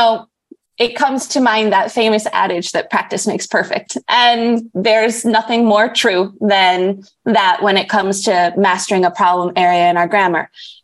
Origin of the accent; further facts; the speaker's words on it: New York, United States; now in Cuernavaca, Mexico; as you mentioned. Originally, I'm actually from upstate New York, near the border with Canada. But I'm currently living in a city called Cuernavaca in Mexico